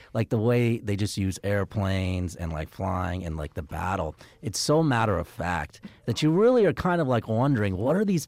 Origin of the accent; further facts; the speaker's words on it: Carmel, Indiana, United States; I went to school in Indianapolis. I'm an Indian from Indiana. Yeah, and I grew up in this town called Carmel.